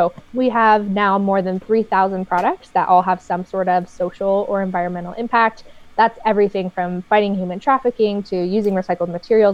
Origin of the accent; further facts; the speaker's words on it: Colorado, United States; I'm from Colorado